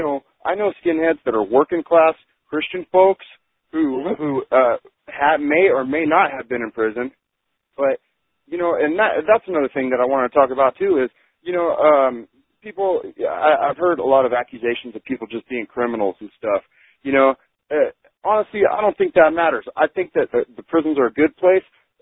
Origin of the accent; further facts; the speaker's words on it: California, United States; I come from Southern California, and I do all my time in the California prison system.